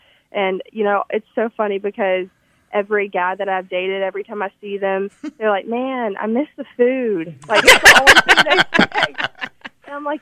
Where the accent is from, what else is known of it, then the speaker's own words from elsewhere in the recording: Saraland, Alabama, United States; I grew up in Saraland, Alabama, and so. Went through the Saraland school system, graduated from Saraland